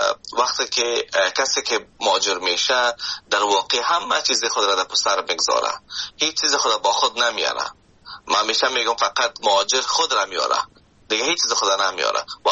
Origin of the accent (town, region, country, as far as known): Afghanistan; now in Canada